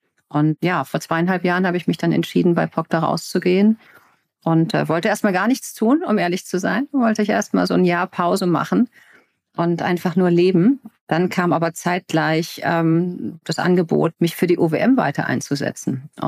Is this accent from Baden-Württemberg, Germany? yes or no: no; Viernheim, Hesse, Germany; Ich komme aus einem kosmopolitanen Städtchen namens Firnheim, bekannt aus dem Firnheimer Dreieck und Firnheimer Kreuz bei vielen. 30.000 Seelendorf, habe dort studiert